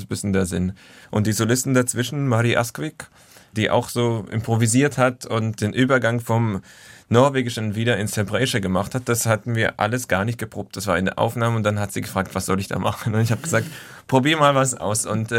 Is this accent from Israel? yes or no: yes; Israel; Und ich habe da ein bisschen aus meiner Heimat, also aus dem Jüdischen oder aus Israel, einfach ein paar Lieder mitgebracht.